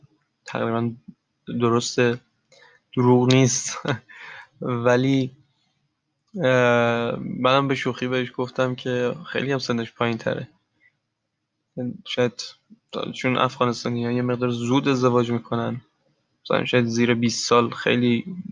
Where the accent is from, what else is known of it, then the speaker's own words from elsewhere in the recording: Iran; first language Turkic; Persian is a second language; من چون به زبان ترکی در زبان مادریم هست میدونم